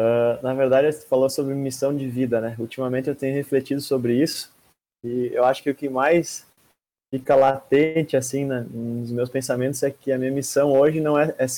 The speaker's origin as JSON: {"language": "Portuguese", "town": "Erechim", "region": "Rio Grande do Sul", "country": "Brazil", "said": "mas eu sou de Erechim, né, que é uma cidadezinha de 100 mil habitantes agora no interior"}